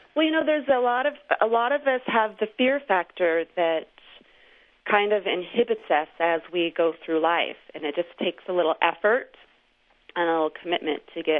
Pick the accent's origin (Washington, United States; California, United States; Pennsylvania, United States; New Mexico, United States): Washington, United States; I'm back in Seattle. Paris was great, but I'm an American citizen. My family's here.